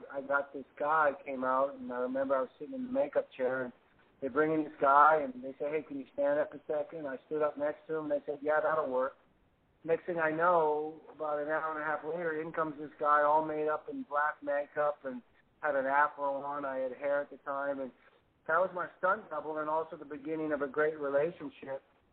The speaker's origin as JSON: {"language": "English", "town": "North Vancouver", "region": "British Columbia", "country": "Canada", "tie": "born or raised there", "said": "Yeah, from beautiful British Columbia, B.C., North Vancouver, B.C. I grew up, I graduated from a class of about 1,200. I was the only African-American"}